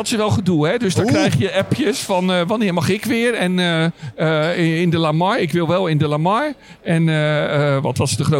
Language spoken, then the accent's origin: Dutch; Rotterdam, South Holland, Netherlands; Dus het is goed als ik als Rotterdammer erbij ben.